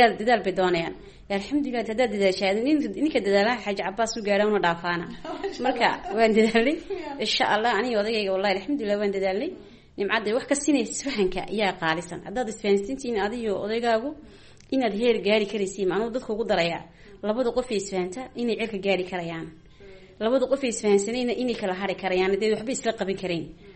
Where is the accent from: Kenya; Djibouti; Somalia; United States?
Djibouti; reer Jabuuti baan ahay